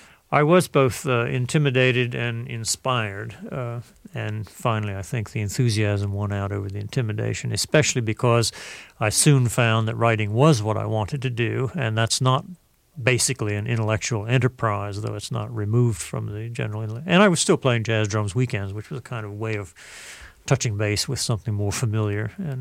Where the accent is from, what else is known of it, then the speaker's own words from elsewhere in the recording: Virginia, United States; growing up in the Tidewater Marshes in a quite small town